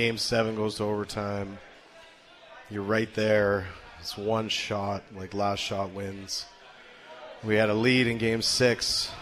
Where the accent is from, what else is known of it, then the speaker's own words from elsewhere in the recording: British Columbia, Canada; now in Saskatoon, Canada; You know, I'm not from Saskatoon. I'm a BC guy. The minute I moved here, we were greeted with nothing but warmth, community.